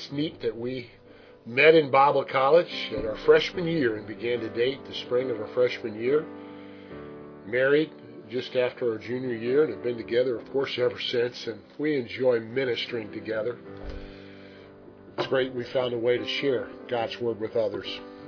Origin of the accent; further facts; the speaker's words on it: Kansas City, Missouri, United States; I actually grew up in the Kansas City area, but often visited that area.